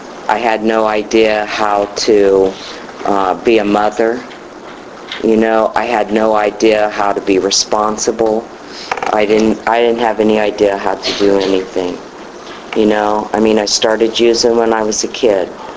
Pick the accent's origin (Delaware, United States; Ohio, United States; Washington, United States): Ohio, United States; Columbus; moved away as an adult; now in Florida, United States; I came to Florida May 31st of last year, and I'm from Columbus, Ohio. How about them Buckeyes?